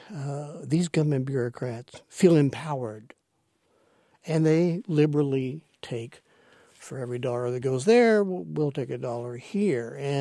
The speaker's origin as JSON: {"language": "English", "region": "Oklahoma", "country": "United States", "said": "and I'm from Oklahoma, and my father was in the oil business, and I know just a tad about it."}